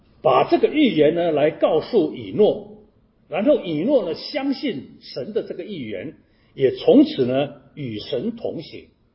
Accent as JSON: {"language": "Chinese", "country": "China", "said": "一般我们中国人起的名字都是比较吉利的，尤其是传统的中国"}